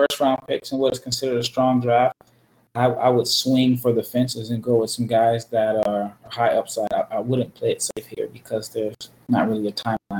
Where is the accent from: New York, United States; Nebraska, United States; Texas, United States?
Nebraska, United States; Omaha; Omaha, my hometown.